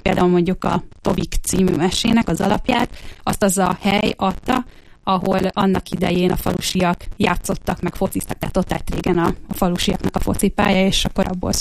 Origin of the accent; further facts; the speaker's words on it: Borsod-Abaúj-Zemplén, Hungary; de itt nőttem fel, tehát hogy én igazából a Bükk lábánál nőttem fel